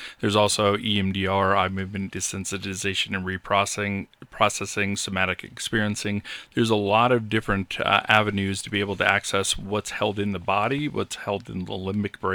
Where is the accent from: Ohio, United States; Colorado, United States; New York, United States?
Colorado, United States; Boulder; I was born and raised in Boulder